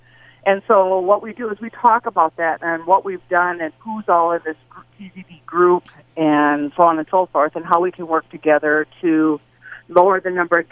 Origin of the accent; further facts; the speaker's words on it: Worthington, Minnesota, United States; I started out my career in 1994 in my hometown of Worthington